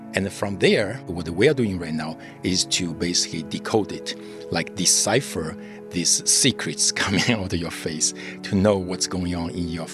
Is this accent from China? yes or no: yes; China; English is a second language; I grew up in China. So, and then I started to study psychology in college.